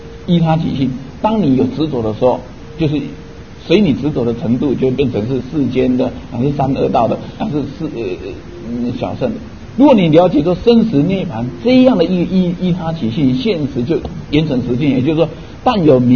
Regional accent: Taiwan; 以前我小时候，当然这个，我这个有点粗俗，我那时候就跟，因为那小学我就顽皮，我就，我那时候讲台语的话要花钱的

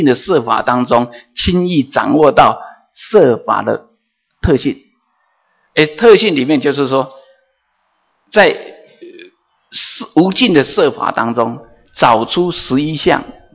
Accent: Taiwan; 比如说我们其实我们台湾人跟美国人，我们分两类人

